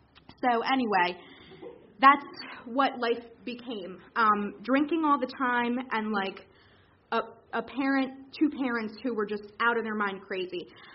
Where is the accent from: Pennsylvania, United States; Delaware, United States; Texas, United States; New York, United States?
Delaware, United States; also born or lived in Brazil; But I was born in Brazil, two parents, two very good parents that did the best they could, and we moved to Delaware when I was pretty young.